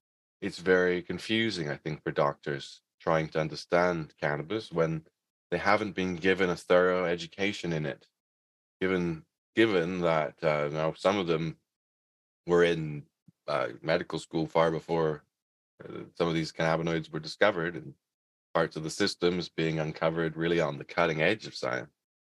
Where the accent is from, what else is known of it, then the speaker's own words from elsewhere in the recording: England, United Kingdom; now in Canada; I came from England, and so there wasn't a lot of cannabis in England. Canada, it was way more, especially in Vancouver Island, way more available than we had predicted.